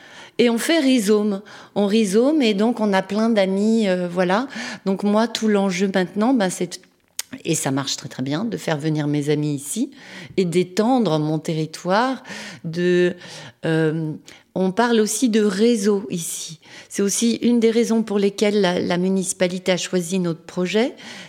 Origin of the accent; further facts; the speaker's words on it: Paris, Île-de-France, France; moi, je suis née à Paris, dans le 14e. Mes parents se sont rencontrés à Paris, aux Beaux-Arts. J'ai grandi, je fais mes études à Paris, j'ai tous mes amis là-bas. Je dirais que j'ai quitté Paris pour traverser le périphérique à ma deuxième fille, donc à 31 ans.